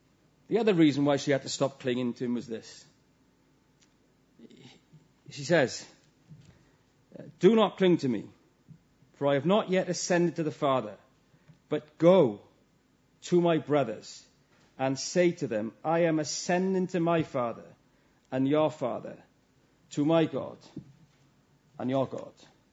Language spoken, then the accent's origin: English; Wales, United Kingdom; Now, that was me, being Welsh, all wound up.